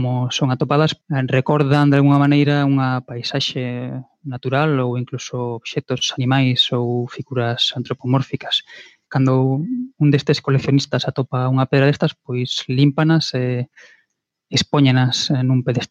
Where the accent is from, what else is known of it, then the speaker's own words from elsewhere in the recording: Vigo, Galicia, Spain; Aquí en Vigo, de onde son eu, pois hai algúns certames de relatos